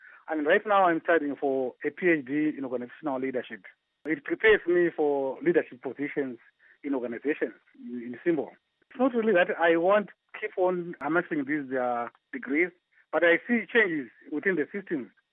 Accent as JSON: {"language": "English", "town": "Mafushingo", "country": "Zimbabwe", "tie": "born or raised there", "said": "You know, I grew up in Mafushingo, in the rural areas."}